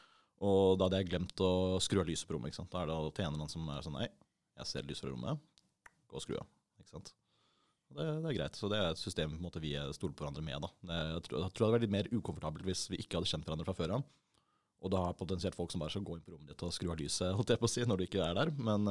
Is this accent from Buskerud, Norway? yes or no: no; Bærum, Akershus, Norway; Ja, jeg har bodd der hele livet. Jeg vokste opp på Jar, og så senere flyttet jeg ned til Marstrandveien, og så opp til Terrasseveien, og så nå på Høvik.